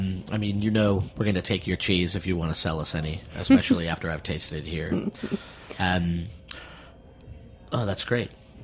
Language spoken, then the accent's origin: English; New England, United States; I'm from New England.